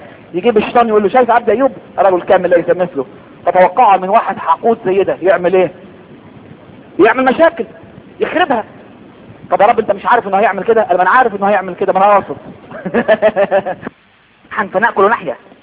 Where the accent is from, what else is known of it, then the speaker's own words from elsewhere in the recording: Egypt; واحنا منهم على فكرة. لان احنا مصريين